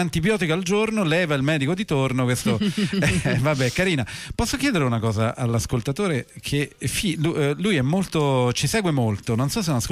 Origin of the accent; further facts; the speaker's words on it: Switzerland; No, io sono svizzero, cioè